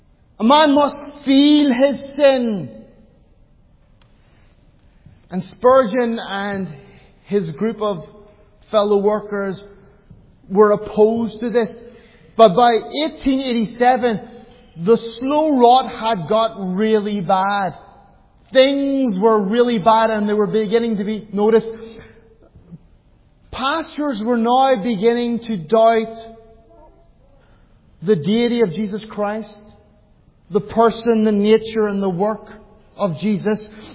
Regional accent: Ireland; I'm a fundamentalist. I'm an Irishman.

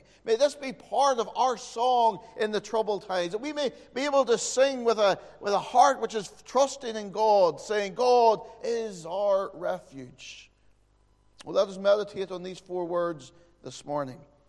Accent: Northern Ireland, United Kingdom; accent: Fermanagh; Now, I don't know if you understand my Fermanagh accent that well or not.

